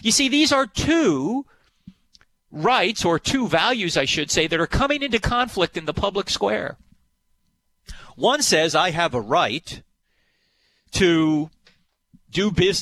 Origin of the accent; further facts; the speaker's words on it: New Jersey, United States; maybe because I'm from New Jersey, a conscience.